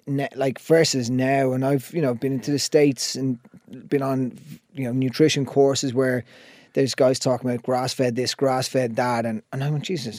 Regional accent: Roundwood, Leinster, Ireland; I grew up in Roundwood, up in the highest village in Ireland, and a lot of our family would have been farmers and stuff like that.

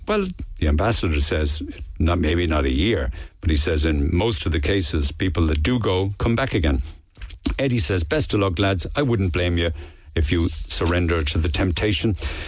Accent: Australia; I'm Australian

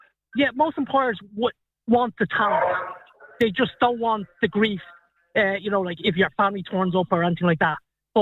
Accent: Dublin, Leinster, Ireland; No, well, I'm originally from Dublin, from Cabra in Dublin.

